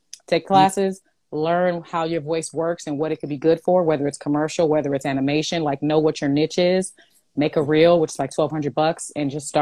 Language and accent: English; Inglewood, California, United States